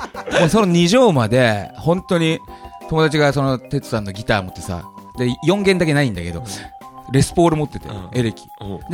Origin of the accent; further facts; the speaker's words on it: Chiba, Japan; あの千葉関東から来た